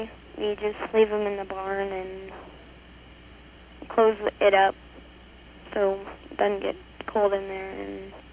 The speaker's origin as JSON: {"language": "English", "town": "Dawn", "region": "Missouri", "country": "United States", "said": "I'm from Dawn, Missouri."}